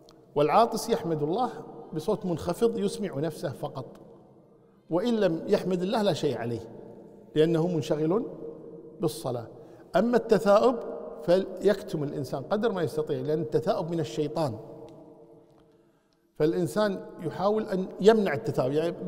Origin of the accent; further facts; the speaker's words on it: Kuwait; عندنا في الكويت الابن مقدم على الأب